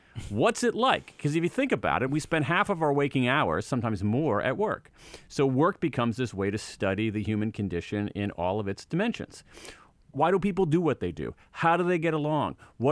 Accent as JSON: {"language": "English", "region": "Ohio", "country": "United States", "tie": "born or raised there", "said": "the town that I grew up in Central Ohio, I could walk to a lovely public library."}